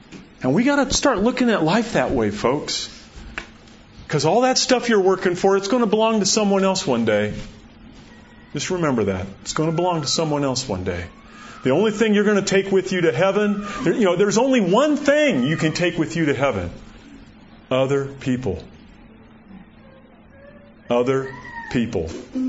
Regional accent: Phelan, California, United States; I was born in Phelan, grew up in Phelan. I'm going to die in Phelan.

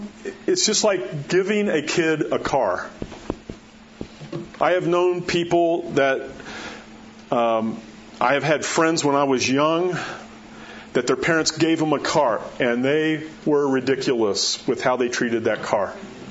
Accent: Florida, United States; There's a surf shop that I've gone to for years and years when I grew up in Florida, Ron John's, right?

